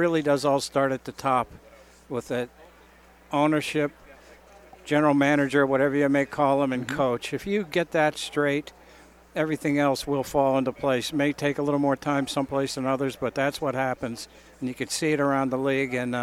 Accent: Pittsburgh, Pennsylvania, United States; the one I remember growing up in Pittsburgh when the Steelers were lousy

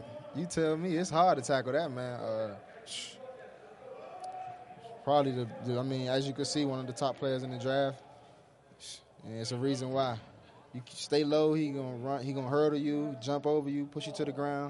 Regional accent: Washington, District of Columbia, United States; born or raised there

